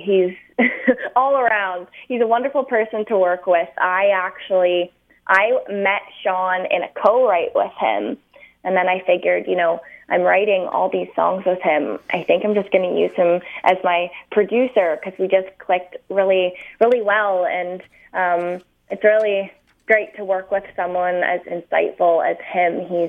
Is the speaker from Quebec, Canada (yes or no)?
no; Ontario, Canada; I'm an artist from Ontario.